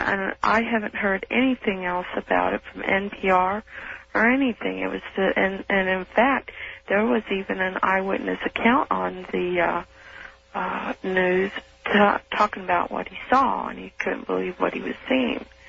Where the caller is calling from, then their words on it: Reno, Nevada, United States; I'm calling from Reno.